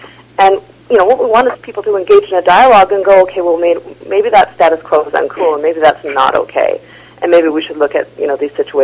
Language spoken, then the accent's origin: English; Vancouver, British Columbia, Canada; I grew up in East Van like you, Joe. There's a huge Filipino community.